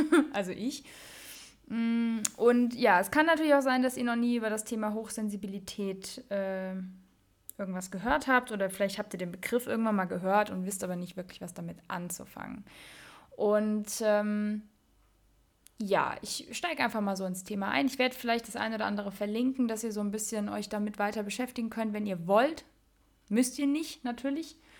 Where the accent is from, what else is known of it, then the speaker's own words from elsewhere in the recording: Mainz, Rhineland-Palatinate, Germany; ich bin eine Mensa-Mädche und groß geworden in der Mensa-Fasnacht